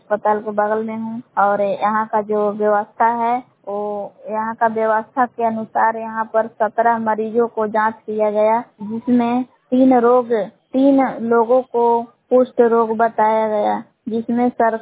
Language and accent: Hindi; Belaon, Bihar, India; ग्राम बिलाव जिला कैमूर बबुआ की निवासी हूँ।